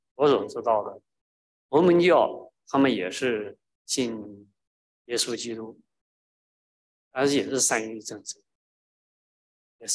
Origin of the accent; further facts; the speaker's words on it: China; now in Canada; 我们刚到加拿大的时候，他们到过我们家，我们那时候从大陆过来是无神论，